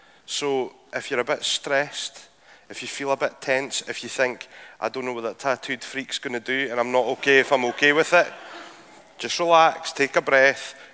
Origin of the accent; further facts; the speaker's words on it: Scotland, United Kingdom; And growing up in Speyside, you know, there's not much demand for superstar DJs, so you've kind of got to work at it.